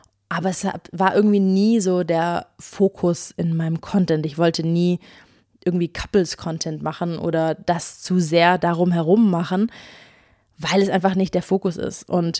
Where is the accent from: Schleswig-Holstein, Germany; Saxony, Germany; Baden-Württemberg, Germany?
Baden-Württemberg, Germany; Ulm; in Ulm, wo ich herkomme